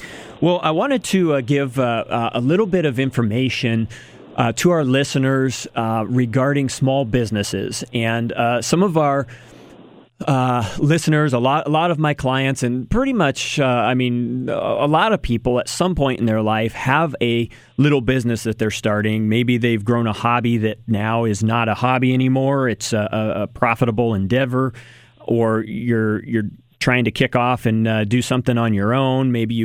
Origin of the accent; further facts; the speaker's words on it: Eugene, Oregon, United States; also born or lived in Corvallis; but I grew up in Eugene and Corvallis, so let me have my opinion, right?